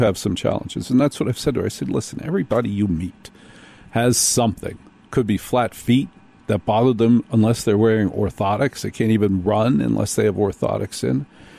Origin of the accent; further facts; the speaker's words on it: New Jersey, United States; And I'm from Jersey.